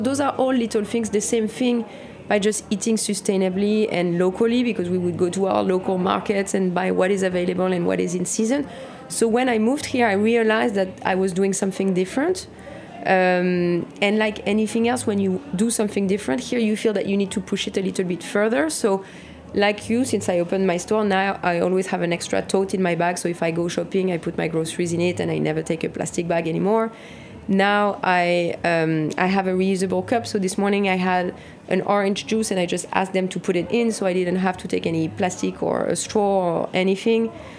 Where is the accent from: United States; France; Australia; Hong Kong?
France; English is a second language; growing up in France